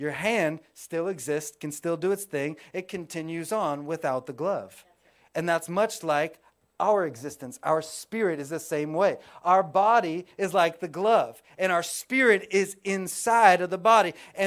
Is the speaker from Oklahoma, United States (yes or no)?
yes; Oklahoma, United States; We don't need them here in Florida because it's always hot. But I grew up in Oklahoma, and we get winter there.